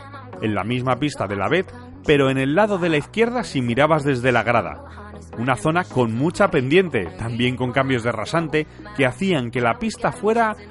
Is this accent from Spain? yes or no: no; France; Spanish is a second language; Yo soy francés